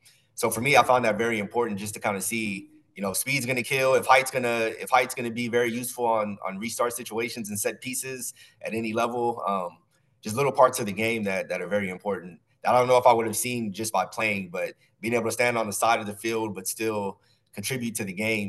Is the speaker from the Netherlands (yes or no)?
no; San Antonio, Texas, United States; So I grew up in San Antonio, Texas. And again, us being South Texas, soccer was always around.